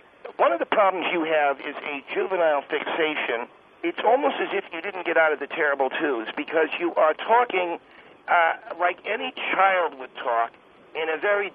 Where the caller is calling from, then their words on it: San Diego, California, United States; I'm calling from San Diego